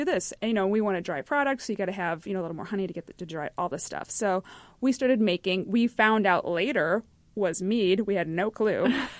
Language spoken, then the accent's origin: English; Indiana, United States; We are from Indiana, both of us. We've lived and worked all over the United States.